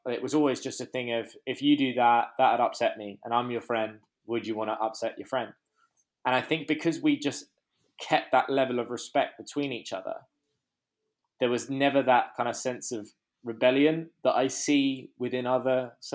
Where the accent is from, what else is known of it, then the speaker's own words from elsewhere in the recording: Muswell Hill, London, United Kingdom; also born or lived in Hertfordshire; So we grew up in Muswell Hill.